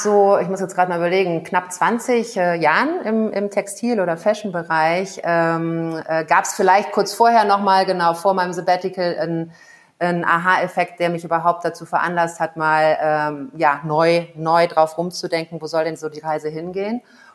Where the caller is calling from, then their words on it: Kigali, Kigali City, Rwanda; Ich bin zugeschaltet aus Kigali, das ist die Hauptstadt von Ruanda. Liegt in Ostafrika, ist ein bisschen kleiner als Belgien.